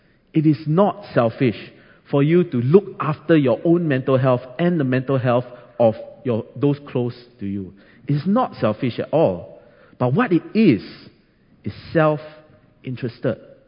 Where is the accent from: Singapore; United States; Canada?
Singapore; I'll be preaching on holiness as a national community of faith, that is, as Singaporean Christians.